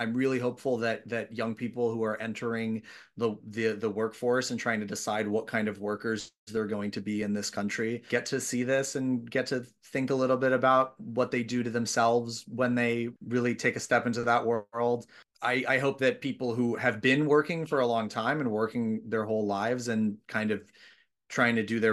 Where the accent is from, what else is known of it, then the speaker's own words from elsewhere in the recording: Brooklyn, New York, United States; I'm a New York native. I grew up here in Brooklyn and I have been seeing theater in New York for a really long time.